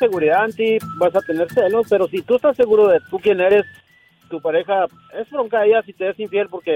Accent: Chihuahua, Mexico; De Chihuahua.

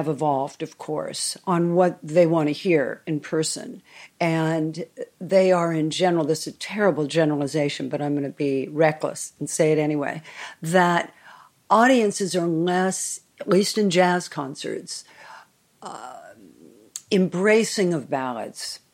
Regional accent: Los Angeles, California, United States; I grew up in Los Angeles, an urban sprawl.

